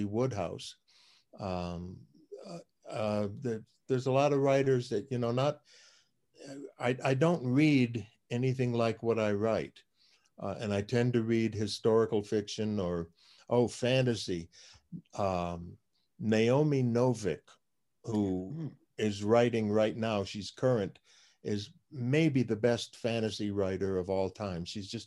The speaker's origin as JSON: {"language": "English", "region": "Florida", "country": "United States", "tie": "born or raised there", "said": "growing up in Florida on Travis McGee, I wanted to do something like that, sort of, you know, adventure set in Florida."}